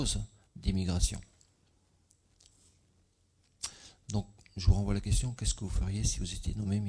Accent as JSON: {"language": "French", "country": "France", "tie": "born there", "said": "Ben, moi, je suis né en France."}